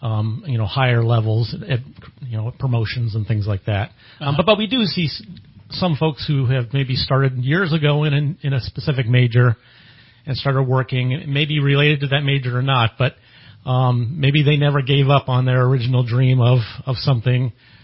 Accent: Michigan, United States; now in California, United States; I came from Michigan before I started at Simpson

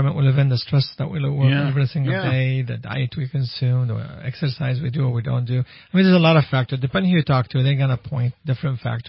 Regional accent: California, United States; I'm a testament. I came from Southern California.

